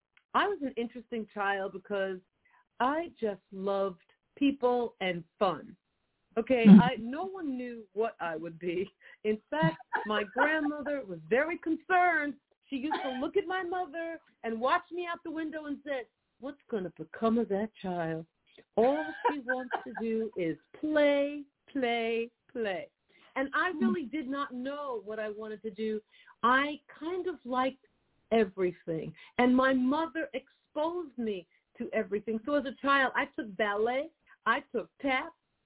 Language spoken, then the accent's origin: English; Queens, New York, United States; Well, I'm from Queens, New York, but I was born in Manhattan in the New York Hospital.